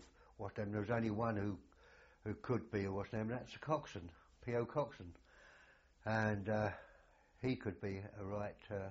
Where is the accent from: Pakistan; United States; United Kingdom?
United Kingdom; South East England; Oh, we come from Surrey